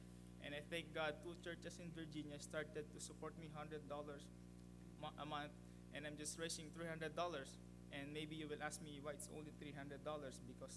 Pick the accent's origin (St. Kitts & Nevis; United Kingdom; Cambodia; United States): Cambodia; I'm ready to go back home to Cambodia